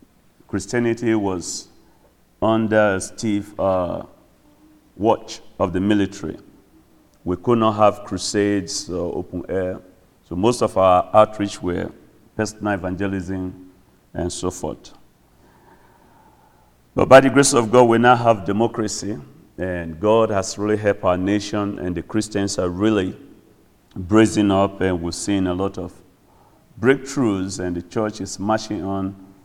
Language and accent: English; Nigeria; I'm from Nigeria, West Africa.